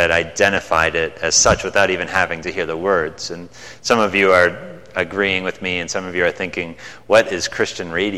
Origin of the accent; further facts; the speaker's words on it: Midwest, United States; When I was growing up in the Midwest, you could turn on your radio and flip through the stations